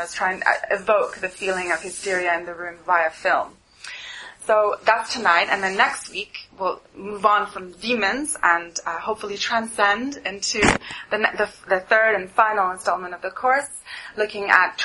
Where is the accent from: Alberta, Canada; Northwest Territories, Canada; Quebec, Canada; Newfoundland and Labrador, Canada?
Quebec, Canada; Montreal; I'm from Montreal originally, but I'm now over here working at the BFI